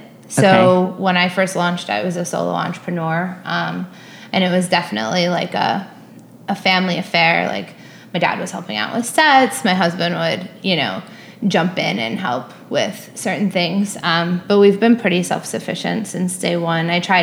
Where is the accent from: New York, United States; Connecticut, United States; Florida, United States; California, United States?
New York, United States; Long Island; So I grew up on Long Island with two very creative parents.